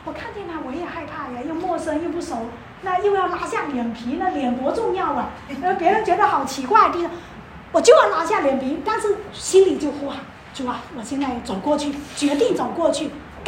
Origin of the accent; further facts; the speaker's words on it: China; 我来自中国大陆